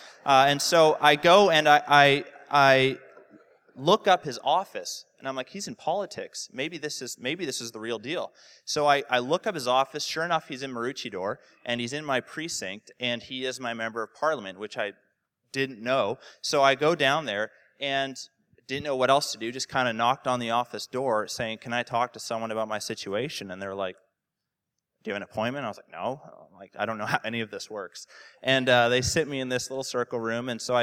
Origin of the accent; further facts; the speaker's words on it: Canada; As a Canadian